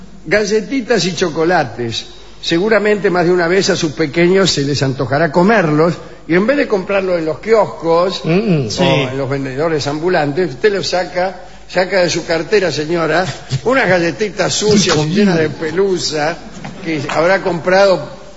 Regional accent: Moscow, Russia; born or raised there

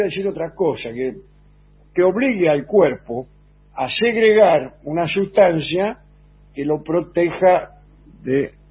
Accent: Ushuaia, Tierra del Fuego, Argentina; … de Ushuaia, tengo 13

